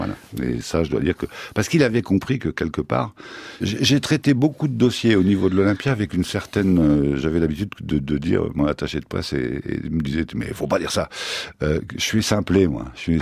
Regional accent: Lille, Hauts-de-France, France; Je suis Lillois, parisien 2 jours par semaine

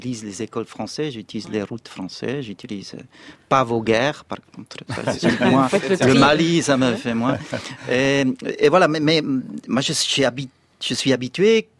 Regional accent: Switzerland; Non, moi je suis suisse

